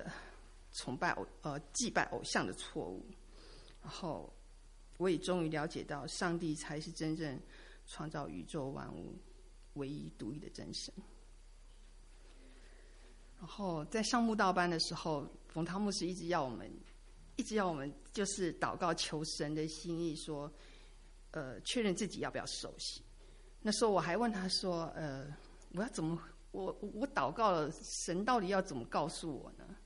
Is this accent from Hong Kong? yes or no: no; Taiwan; 我来自台湾。我们家是一个就是非常的民间信仰的一个家庭，